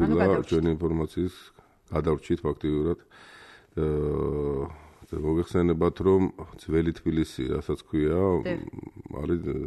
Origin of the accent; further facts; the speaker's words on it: Tbilisi, Georgia; არა მარტო ეგ მოგეხსენებოს რომ დავიბადე, გავიზარდე თბილისში, კარგად ვიცნობ ძველუბნებს.